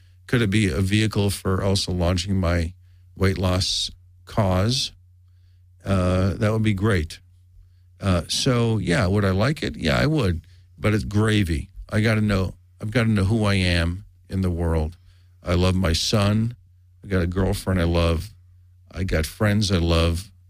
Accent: New York, United States; born or raised there; also born or lived in Montreal, Canada

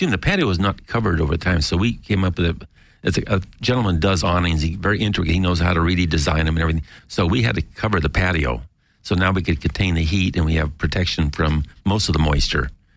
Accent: Los Angeles, California, United States; And that one was, as I grew up in Los Angeles, and we were talking earlier how everything was centered downtown. When I came shopping, we came downtown.

